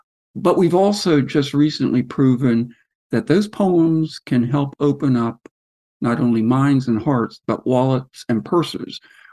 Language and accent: English; Virginia, United States; I grew up in Central Virginia, and though I didn't live in the rural setting, more of a suburban setting, I loved visiting.